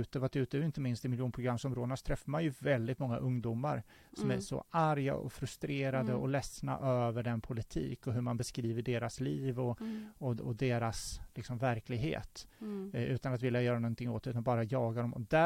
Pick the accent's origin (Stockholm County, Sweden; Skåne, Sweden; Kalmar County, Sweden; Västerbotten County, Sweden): Kalmar County, Sweden; Västervik; now in Linköping, Sweden; i Västervik där jag växte upp och i Linköping där jag bor nu